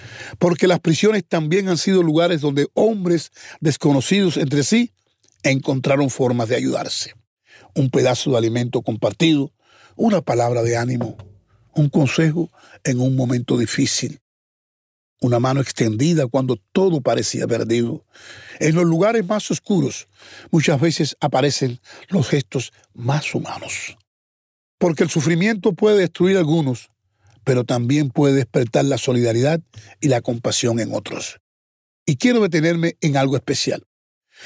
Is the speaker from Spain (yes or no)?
no; Cuba; Y como cubanos tenemos la responsabilidad con la propia memoria histórica.